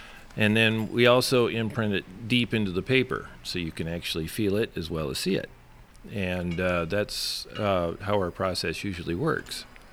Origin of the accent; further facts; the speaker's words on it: Glendale, California, United States; I was born in Glendale, California, and pretty much lived there all my life.